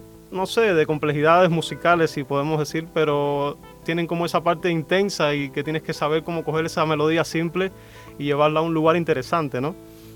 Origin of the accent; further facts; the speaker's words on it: Santa Clara, Villa Clara, Cuba; hablan del campo de Santa Clara, mi ciudad natal en Cuba, hablan de mis vivencias en diferentes ciudades como La Habana, Madrid